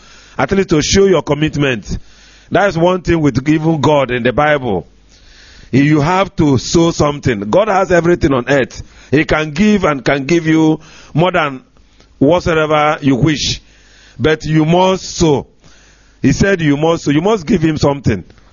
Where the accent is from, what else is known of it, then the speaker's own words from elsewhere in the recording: Umweri, Anambra, Nigeria; now in Vicenza, Italy; I'm from Umweri in Anambra local government, Anambra state.